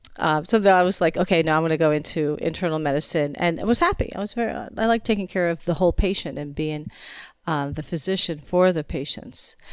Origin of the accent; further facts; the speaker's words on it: Rhode Island, United States; also born or lived in New York; So I was born in New York and then actually grew up in Rhode Island. And then my parents moved me my senior year back to New York, which was a very difficult process.